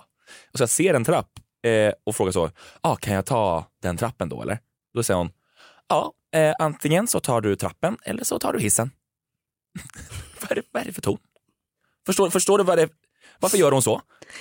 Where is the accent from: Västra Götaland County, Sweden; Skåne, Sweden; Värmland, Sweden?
Värmland, Sweden; Karlstad; i min hemstad var jag. Jag var i min hemstad.